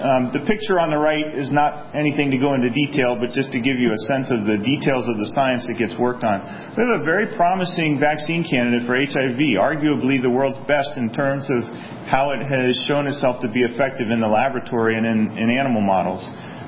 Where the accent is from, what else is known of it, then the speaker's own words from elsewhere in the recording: Annapolis, Maryland, United States; I was born and raised in Annapolis, product of Maryland public education.